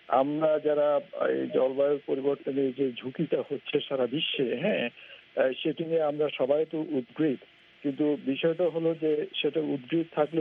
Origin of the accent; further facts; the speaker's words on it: Bangladesh; now in United States; আমি যেহেতু একজন বাংলাদেশি হিসাবে আমেরিকায় থেকে